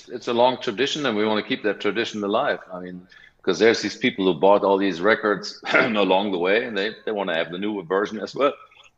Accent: Germany; we are from Germany, the band started there.

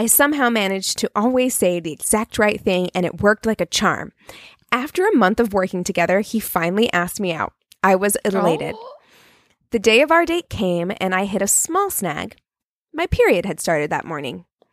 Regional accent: New Mexico, United States; born there; we moved here from the Southwest. Like, I was born in New Mexico.

